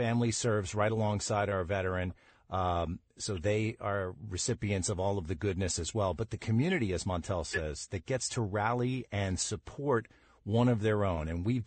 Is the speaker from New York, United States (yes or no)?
yes; Long Island, New York, United States; I grew up on Long Island, so it's an honor to speak with you after watching you on television for many, many years.